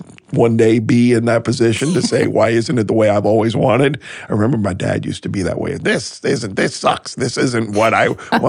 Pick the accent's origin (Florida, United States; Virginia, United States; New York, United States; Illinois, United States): Florida, United States; Miami; I mean, you know, I grew up in Miami. I grew up with that vibe, and you don't get that anywhere in Savannah.